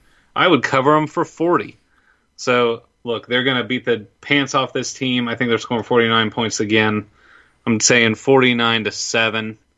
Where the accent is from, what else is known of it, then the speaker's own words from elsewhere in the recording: the South, United States; accent: southern; Well, sorry for my southern accent over here